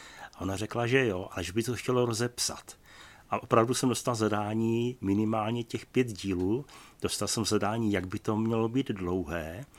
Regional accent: Olomouc, Olomouc Region, Czechia; já jsem vyrůstal v Olomouci, stále tam ještě žiju, a to bylo město, kde byla jako mimořádně velká koncentrace sovětských vojsk.

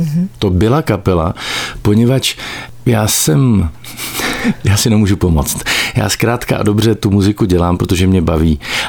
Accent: Zlín, Zlín Region, Czechia; já jsem z Moravy, já jsem ze Zlína

